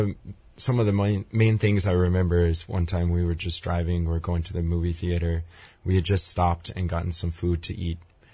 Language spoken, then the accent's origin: English; Los Alamos, New Mexico, United States; now in Hawaii, United States; I grew up in the mountains of New Mexico, Los Alamos, New Mexico.